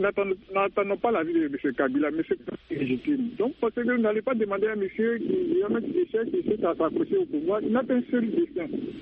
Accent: Côte d’Ivoire; Je ne suis pas congolais, je suis ivoirien

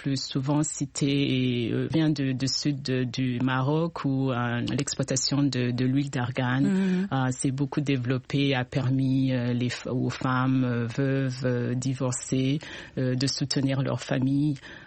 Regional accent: Burundi; au Burundi ou d'où je viens

